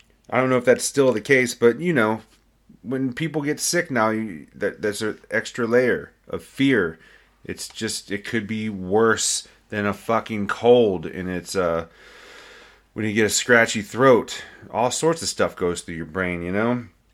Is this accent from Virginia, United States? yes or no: yes; Winchester, Virginia, United States; like my first episode of 2021 was an episode about my hometown in Winchester, Virginia